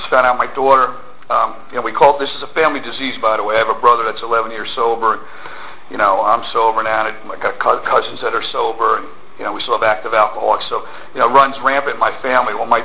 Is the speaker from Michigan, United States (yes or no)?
no; Point Pleasant, Pennsylvania, United States; I grew up in Bucks County along the river, Point Pleasant. That's what they call a river rat, you know.